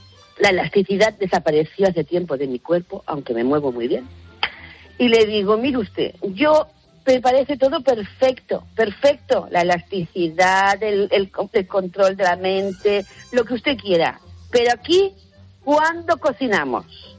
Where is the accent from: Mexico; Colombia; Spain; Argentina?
Spain; Castellón, Valencian Community; Hola, buenos días. Soy de Castellón.